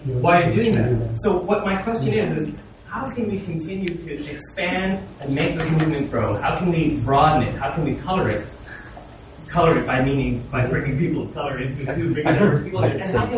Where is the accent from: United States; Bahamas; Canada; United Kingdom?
Canada; Toronto, Ontario; In my hometown in Toronto, there's a whole bunch of shit going on right now.